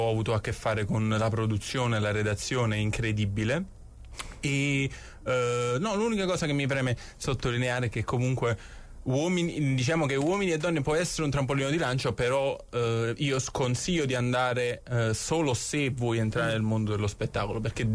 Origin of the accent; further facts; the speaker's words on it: Castellammare di Stabia, Campania, Italy; Io sono di Castellammare di Stabia.